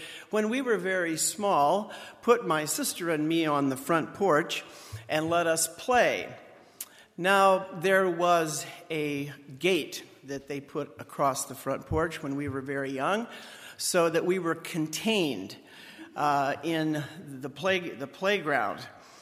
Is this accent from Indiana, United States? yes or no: yes; Goshen, Indiana, United States; I grew up in Goshen, Indiana.